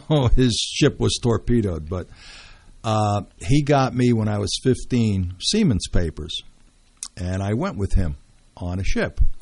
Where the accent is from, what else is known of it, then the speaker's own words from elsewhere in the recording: Brooklyn, New York, United States; I was born and raised in Brooklyn.